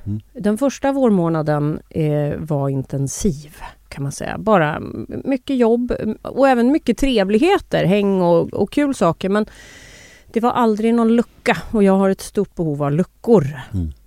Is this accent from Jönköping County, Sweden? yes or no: no; Gävle, Gävleborg County, Sweden; jag har ju ingen dialekt, men ibland om jag just har varit hemma i Gävle till exempel, som jag fortfarande kallar hemma